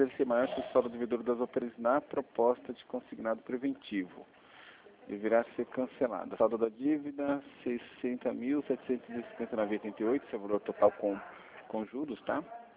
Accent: Brazil; É que eu sou brasileiro, cara, eu não desisto nunca.

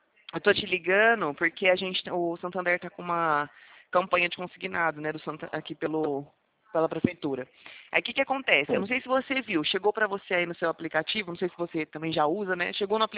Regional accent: Presidente Prudente, São Paulo, Brazil; eu não fico em Fernandópolis, sou aqui de Prudente.

